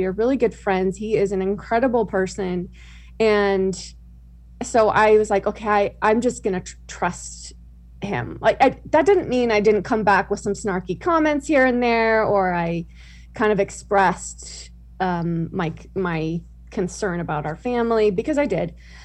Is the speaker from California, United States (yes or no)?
yes; California, United States; Yeah, so grew up super devout LDS family. I'm one of 11 kids. We grew up in Southern California.